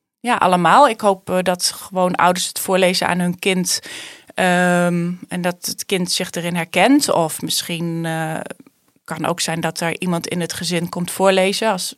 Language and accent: Dutch; Nijmegen, Gelderland, Netherlands; born there; Ik ben in Nijmegen geboren. En uit een gezin van 5 kinderen.